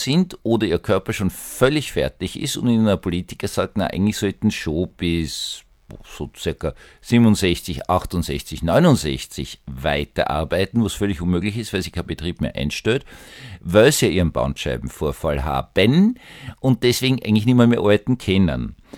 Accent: Austria; Also ich als Österreicher kenne es. Österreicher sind erfüllt von Zukunftsangst

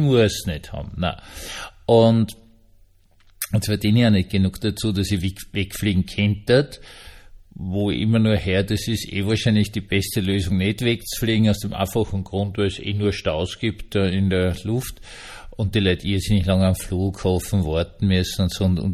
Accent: Vienna, Austria; ich bin ja Wiener, ich wohne ja normalerweise in der Stadt drin.

